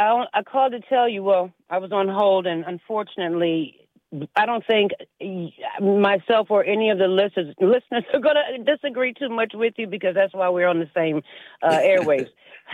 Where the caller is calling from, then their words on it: Washington, District of Columbia, United States; I'm calling from D.C.